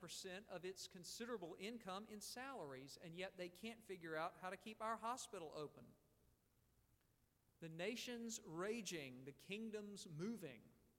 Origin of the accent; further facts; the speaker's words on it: Valdosta, Georgia, United States; even my hometown of Valdosta, all the way up in Georgia, is expecting hurricane force winds